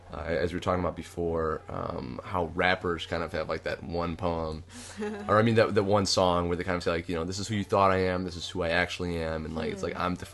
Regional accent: Dearborn, Michigan, United States; But I'm like, no, like, I'm from Dearborn. Like, are you from my hometown?

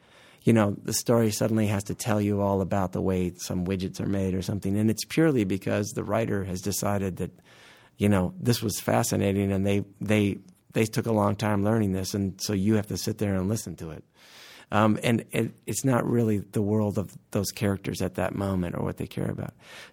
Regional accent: Ann Arbor, Michigan, United States; You know, growing up in Ann Arbor, I have some vague understanding of its importance in the town

